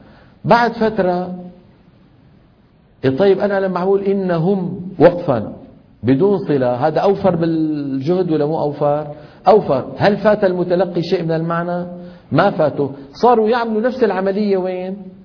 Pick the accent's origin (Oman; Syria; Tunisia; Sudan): Syria; عندنا في الشام